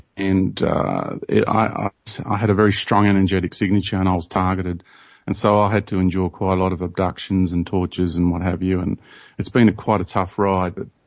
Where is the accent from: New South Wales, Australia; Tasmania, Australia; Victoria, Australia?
New South Wales, Australia; Sydney; born there; I was born in Sydney, Australia. I went to school in Sydney, and I was christened a Greek Orthodox. I went to a Catholic boys high school